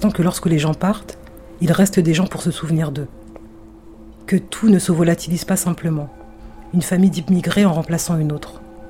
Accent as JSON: {"language": "French", "town": "Aulnay-sous-Bois", "region": "Île-de-France", "country": "France", "tie": "born or raised there", "said": "Moi, j'ai une enfance extrêmement heureuse. C'est-à-dire que c'est ça qui est paradoxal. C'est que ma vie à Auln"}